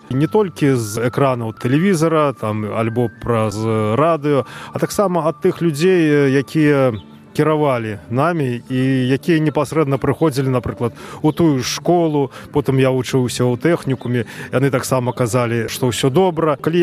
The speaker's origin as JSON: {"language": "Belarusian", "town": "Mogilev", "region": "Mogilev Region", "country": "Belarus", "said": "Я з Магілёва. У той час, калі выбухнуў Чарнобыль, я быў падлеткам."}